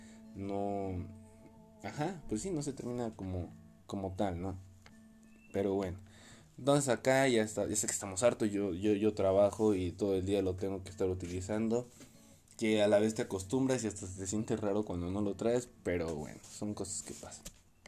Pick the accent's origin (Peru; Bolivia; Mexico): Mexico; Que bueno, al fin de cuentas somos mexicanos, no es justificación